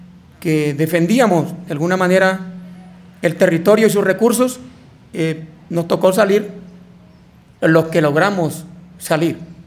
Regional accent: Magdalena Medio, Colombia; yo vengo de una región, o sea, de un municipio totalmente diferente. Vengo del Magdalena Medio, una región muy rica en hidrocarburos, al igual que mucho oro, y además las tierras de esa región son demasiado productivas.

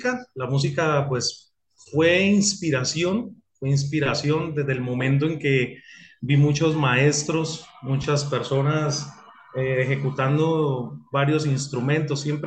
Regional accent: Cúcuta, Norte de Santander, Colombia; Soy Cúcuta. Cucuteño, sí señor, soy cucuteño, sí, desde lo que es la ciudad ya.

